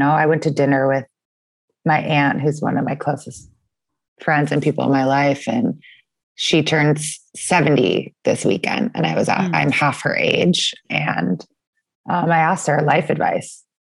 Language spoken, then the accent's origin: English; Seattle, Washington, United States; moved away as an adult; also born or lived in San Francisco / London; now in New York, United States; I grew up in Seattle and then moved down to SF around 25 after grad school and got into the tech boom, moved to London for a little bit. And now I've been in New York the past 5 years.